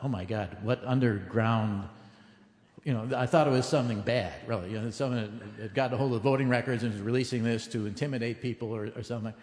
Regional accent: Wisconsin, United States; You realize I'm from Wisconsin.

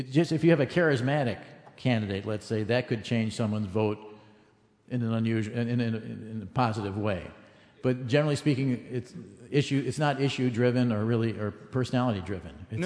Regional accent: Wisconsin, United States; You realize I'm from Wisconsin.

